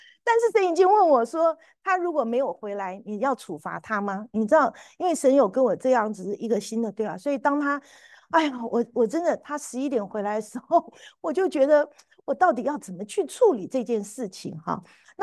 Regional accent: Taiwan; now in United States; 你知道我这种从台湾来的那种老古董哈，我一听到舞会，你知道我年轻的时候在台湾参加舞会都是坏小孩参加的嘛哈

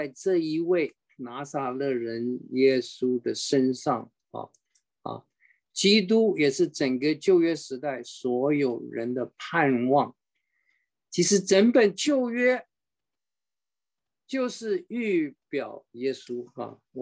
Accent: China; 我们中国人是敬重孔子敬重孟子啊。我们中国大陆来的是无神论，那、根本不相信，根本没有神，我们相信进化论。

